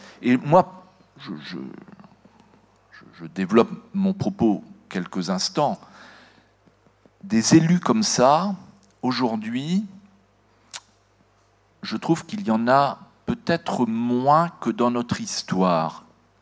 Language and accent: French; La Gacilly, Brittany, France; on est d'ici, on est de Payac, on est de la Gacilly, mais on est ouvert au monde.